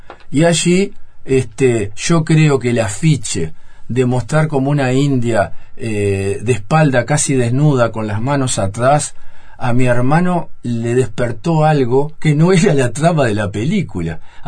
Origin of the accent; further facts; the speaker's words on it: Pan de Azúcar, Maldonado, Uruguay; el cine desde muy chico, yo soy de Pan de Azúcar